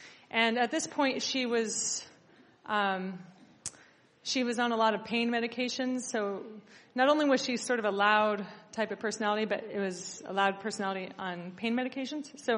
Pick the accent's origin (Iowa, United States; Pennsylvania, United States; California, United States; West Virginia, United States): West Virginia, United States; New Vrindavan; So so I grew up in New Vrindavan, and I remember my grandmother had a very funny relationship with Radhanath Maharaj.